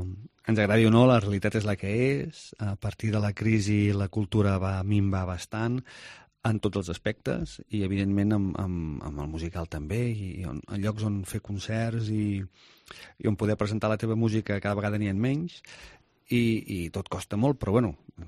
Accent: Tarragona, Catalonia, Spain; born there; Vaig néixer a Tarragona.

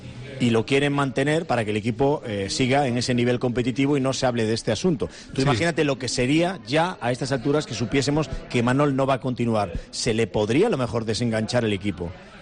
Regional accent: Galicia, Spain; Yo soy gallego, así que tengo la disculpa de que ni sí ni no.

